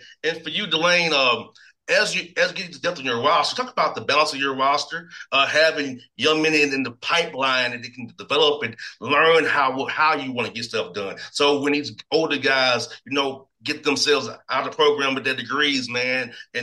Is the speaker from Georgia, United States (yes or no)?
yes; Atlanta, Georgia, United States; I come from Atlanta, the west side of Atlanta. I didn't have much